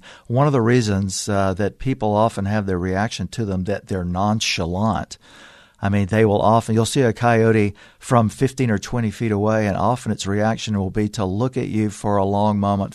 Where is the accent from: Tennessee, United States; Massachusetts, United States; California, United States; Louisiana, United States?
Louisiana, United States; I have been around them since I was a kid growing up in Louisiana